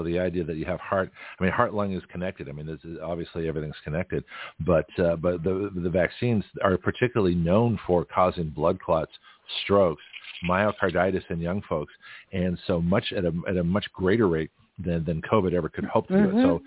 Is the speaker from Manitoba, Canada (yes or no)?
no; Toronto, Ontario, Canada; Laura Abalese from Toronto, my hometown, my birthplace, and her birthplace too.